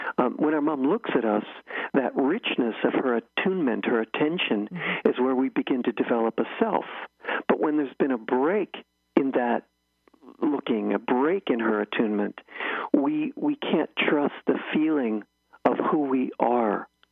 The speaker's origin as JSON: {"language": "English", "town": "Pittsburgh", "region": "Pennsylvania", "country": "United States", "accent": "Pittsburghese", "said": "I'm from Pittsburgh, so I speak Pittsburghese. We don't say our O's and our consonants very well."}